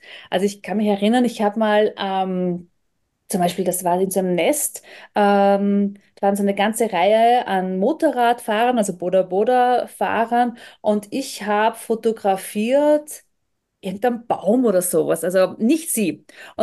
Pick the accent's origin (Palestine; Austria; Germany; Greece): Austria; ja, das ist unsere traditionelle Kleidung bei uns in Österreich, Dirndlkleid und Lederhose.